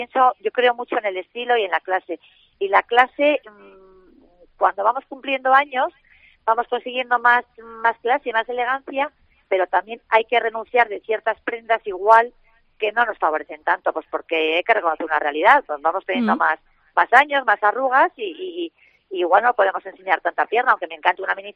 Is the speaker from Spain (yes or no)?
yes; Bilbao, Basque Country, Spain; Yo soy muy, muy fan de esta ciudad, soy muy bilbaína, me considero bilbaína, vamos, llevo a Bilbao por bandera.